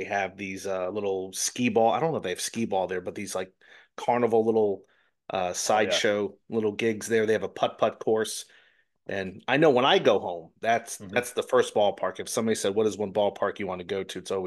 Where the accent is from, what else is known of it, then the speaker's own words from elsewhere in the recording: New Jersey, United States; I remember I grew up in New Jersey.